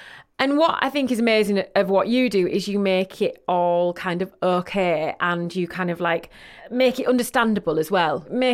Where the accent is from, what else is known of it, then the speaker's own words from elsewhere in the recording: Yorkshire and the Humber, United Kingdom; So Harriet still lives back in my hometown where my mum and dad still live. So it's really weird. I'm feeling like the Yorkshire vibes coming through the screen.